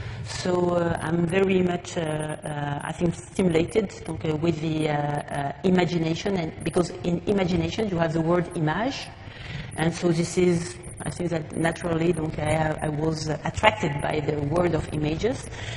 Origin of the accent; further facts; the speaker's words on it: France; English is a second language; now in Canada; which is very strange for French, but I'm also Canadian now.